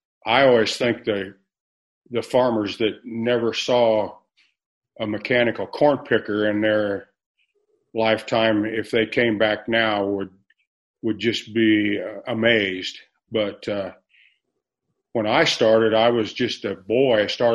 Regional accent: Illinois, United States; I was born and raised up in Moultrie County, kind of the southeast corner near a little town called Gaze, Illinois, and raised on a farm and lived there until I left home to go to college

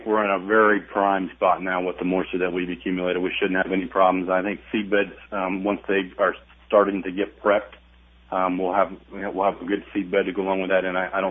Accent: Carrollton, Illinois, United States; So my hometown is Carrollton, Illinois, so, you know, west central Illinois is home to me.

